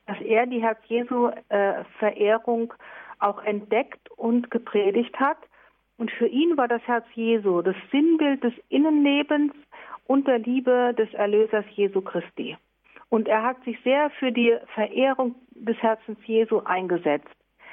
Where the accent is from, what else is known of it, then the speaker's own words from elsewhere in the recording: Germany; now in Albania; Ja, genau. Ich bin Deutscher und auch in Deutschland in den Orden eingetreten.